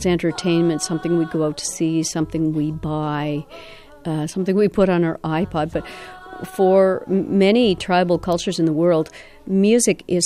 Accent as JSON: {"language": "English", "region": "the Maritimes", "country": "Canada", "tie": "born or raised there", "said": "and it was just such a wonderful frontier and a great contrast from growing up in the Maritimes."}